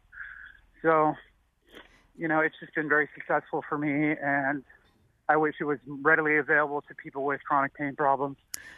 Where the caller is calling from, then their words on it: West Hartford, Connecticut, United States; Yeah, I'm from West Hartford.